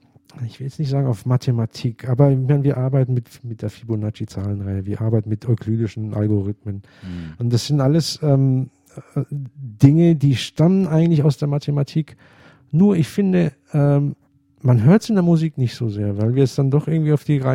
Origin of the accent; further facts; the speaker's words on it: Nuremberg, Bavaria, Germany; ich bin in Nürnberg aufgewachsen und ich hatte den damals kennengelernt.